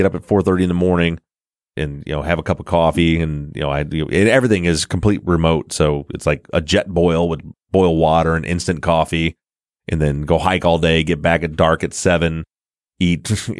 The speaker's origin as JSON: {"language": "English", "region": "Michigan", "country": "United States", "said": "you know, we're from the Midwest in Michigan, and out here, you know, we hunt deer."}